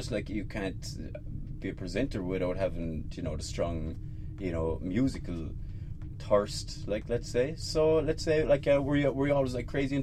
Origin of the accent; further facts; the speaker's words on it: Cork, Munster, Ireland; I'm from Cork.